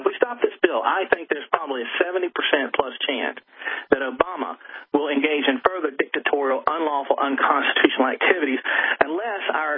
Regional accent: North Carolina, United States; including in my home state of North Carolina.

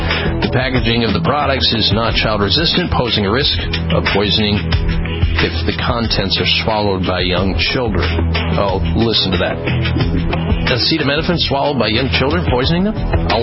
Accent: Midwest, United States; I grew up in the Midwest. I used to race a car at Cordova Drag Strip, believe it or not.

